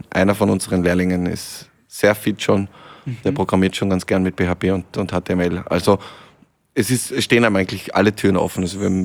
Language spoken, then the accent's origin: German; Lienz, Tyrol, Austria; Aber genauso mit tollen Hotels aus meiner Heimat, aus Osttirol, aus Lienz